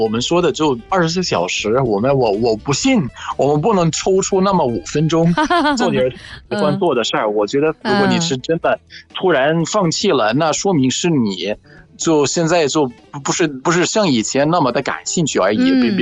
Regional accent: Egypt; Chinese is a second language; 我是来自埃及的

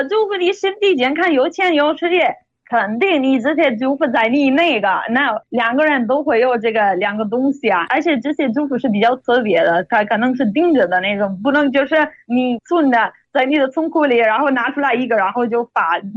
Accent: Italy; Chinese is a second language; 来自意大利。

